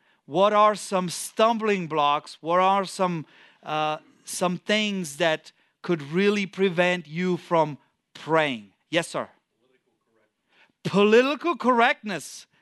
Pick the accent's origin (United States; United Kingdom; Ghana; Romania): Romania; English is a second language; I come from Romania. They would call me in the office. They would ask me, did you go to church?